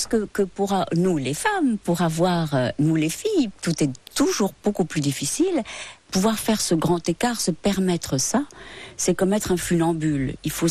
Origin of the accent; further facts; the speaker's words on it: Paris, Île-de-France, France; On est des Parisiennes.